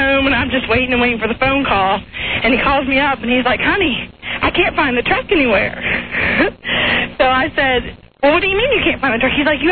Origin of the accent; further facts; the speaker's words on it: Fredericksburg, Virginia, United States; now in Norfolk, United States; Fredericksburg, Virginia.